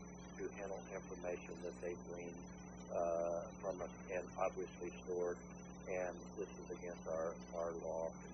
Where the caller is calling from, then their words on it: Rosebud, United States; I'm calling from Rosebud.